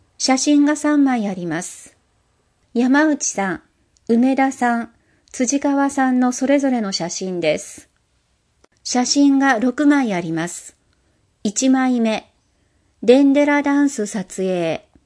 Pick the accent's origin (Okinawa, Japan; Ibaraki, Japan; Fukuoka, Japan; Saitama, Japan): Fukuoka, Japan; now in Iki, Japan; 生まれてからずっと福岡に住んでいましたが、壱岐には一度も訪れたことがありませんでした。